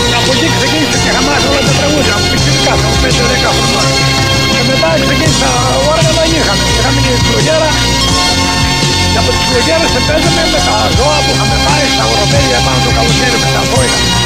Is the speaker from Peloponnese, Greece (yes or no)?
yes; Kefalio, Peloponnese, Greece; Το χωριό μου λέγεται Κεφαλιού, που βγάζει ανθρώπους και βάζει μενού, είναι κάτω στην Εθνία. 20 χιλιόμετρα από την Καλαμάτα.